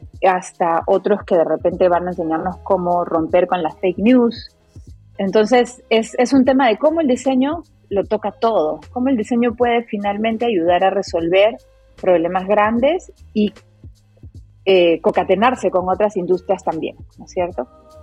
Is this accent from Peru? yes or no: yes; Peru; En general, lo digo como peruana